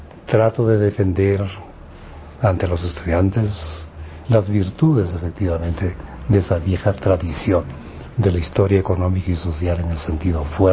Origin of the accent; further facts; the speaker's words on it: Lima, Peru; born there; Yo nací en Lima, formalmente. Pero nací en Lima porque ahí estaban los servicios médicos más adecuados para que naciera sin problemas. Digo referencia de origen jauja.